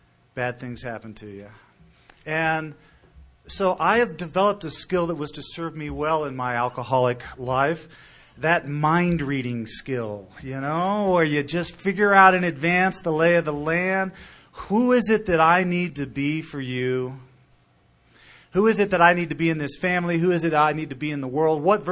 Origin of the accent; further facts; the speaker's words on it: Texas, United States; And I was from Texas, shoot, you know. I mean, it's a rodeo, right? So I grew up in a family full of alcohol.